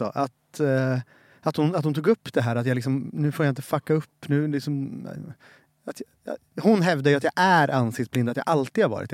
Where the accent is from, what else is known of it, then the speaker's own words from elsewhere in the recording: Hallstahammar, Västmanland County, Sweden; Jag kommer från Hallstahammar. Och det är ju en superbruksort.